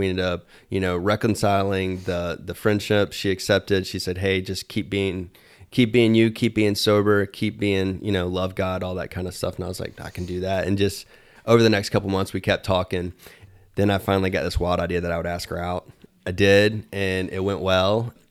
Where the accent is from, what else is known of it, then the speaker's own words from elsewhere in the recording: Augusta, Georgia, United States; I grew up in Augusta, Georgia, and the first time I went out west, I was 17